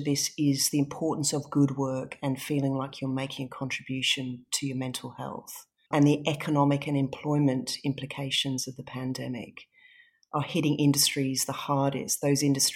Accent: Singapore; also born or lived in England; I was born in England. I was born in a snowy night at home. I grew up in Singapore, so we left England when I was very young, very little.

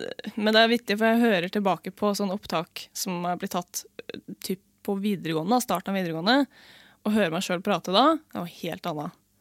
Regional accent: Møre og Romsdal, Norway; born there; Så jeg ble født på Sunnmøre, jeg også.

